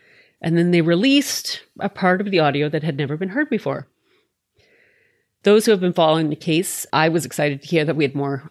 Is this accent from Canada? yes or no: yes; Canada; I'm Canadian.